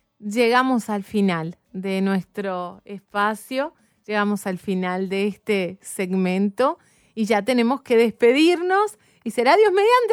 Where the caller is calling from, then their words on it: Uruguay; de Uruguay porque tengo osteoporosis y estoy perdiendo masa.